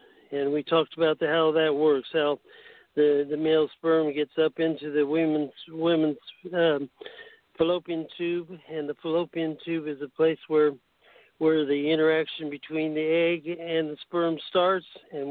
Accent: Illinois, United States; I was born in Illinois and grew up in a federal housing project.

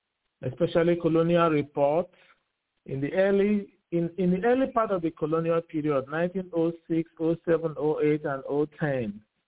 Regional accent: Mbano, Imo, Nigeria; born there; Yes, I was born in Mbano.

